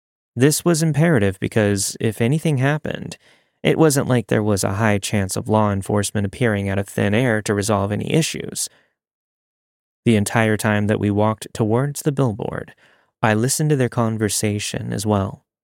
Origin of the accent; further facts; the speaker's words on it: East Coast, United States; As someone who was born and raised on the East Coast, I thought California was a huge change.